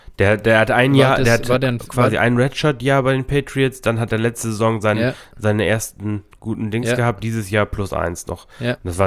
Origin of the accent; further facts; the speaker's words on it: Lower Saxony, Germany; Ich komme aus Ostfriesland